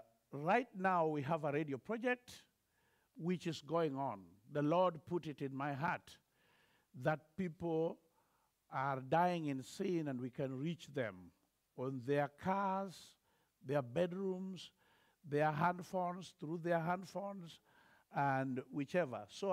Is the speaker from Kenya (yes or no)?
yes; Migori, Migori County, Kenya; was born and bred in Kenya in a little place called Migori. And I was born in a polygamous home.